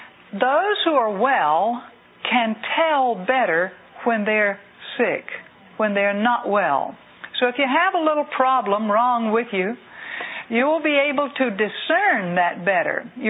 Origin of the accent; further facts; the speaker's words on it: Georgia, United States; When I grew up in South Georgia, I ate the general diet that was popular in South Georgia.